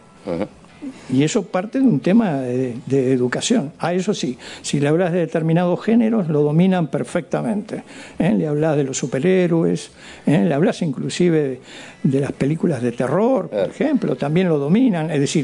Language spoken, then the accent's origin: Spanish; Uruguay; soy extraterrestre, vengo de Uruguay